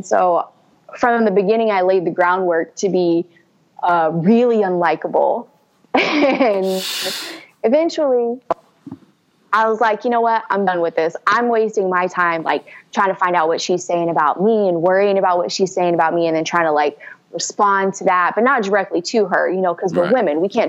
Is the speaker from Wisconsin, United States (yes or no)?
no; Houston, Texas, United States; I grew up in Houston. We love our guns.